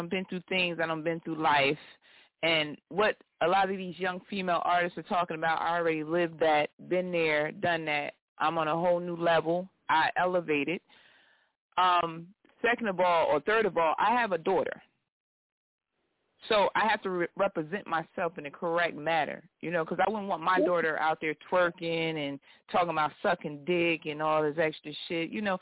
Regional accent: New Jersey, United States; I'm originally from New Jersey, of course.

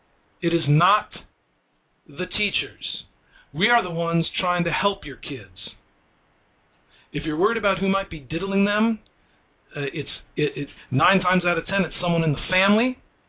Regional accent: Los Angeles, California, United States; you know, I'm from Los Angeles, and many years ago, I think it was back in the 80s, there was a famous case, the McMartin preschool case.

